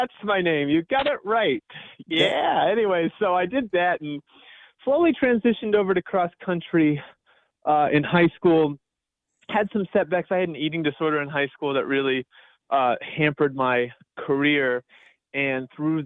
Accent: Huntsville, Alabama, United States; I grew up in Huntsville, Alabama, of all places.

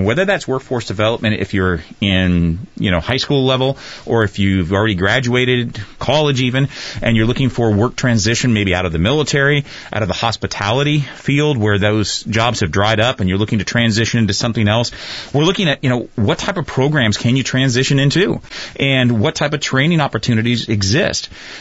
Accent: California, United States; moved away; I came from California originally years ago. That's where I grew up.

